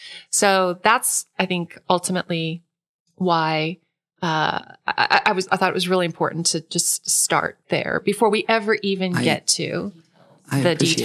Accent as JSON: {"language": "English", "region": "Oklahoma", "country": "United States", "tie": "born or raised there", "said": "one at the University of Oklahoma, and I wanted to come back to my home state."}